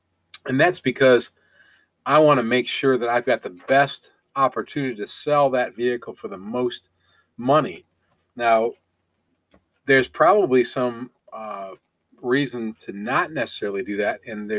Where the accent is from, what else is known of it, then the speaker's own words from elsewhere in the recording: Ohio, United States; I'm also from Ohio, so I've got a lot of interest in how this comes out